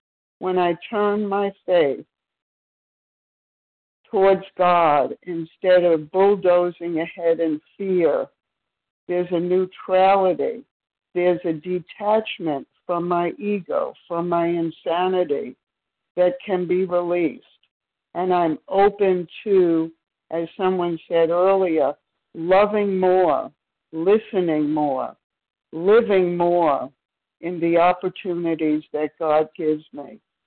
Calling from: Maryland, United States; from Maryland.

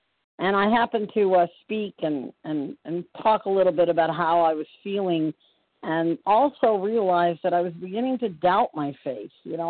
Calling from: Florida, United States; I am calling from Central Florida.

